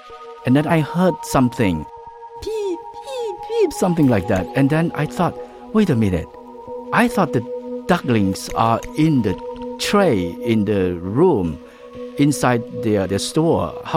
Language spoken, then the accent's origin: English; Kampong Speu, Cambodia; Where I grew up in Kampong Speu, at that time, me and my brother was running, laughing, swimming, and catching fish and shrimps at the river